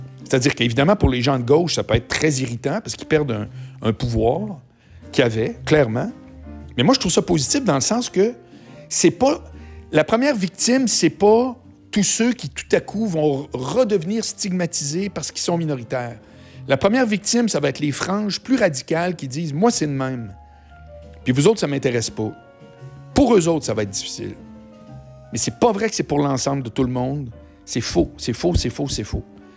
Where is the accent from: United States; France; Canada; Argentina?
Canada; Charlesbourg, Quebec; Moi, je viens de Charlebourg, là. J'aurais pu passer ma vie parlant français, là. Pas un mot d'anglais